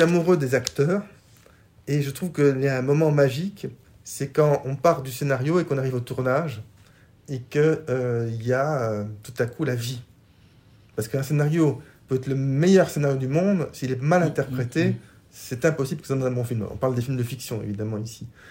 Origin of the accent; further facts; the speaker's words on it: Brussels, Brussels-Capital Region, Belgium; Donc moi, je suis belge, bien évidemment, et Jonathan vivait à Bruxelles, au même moment que moi, quand on était tous les deux enfants.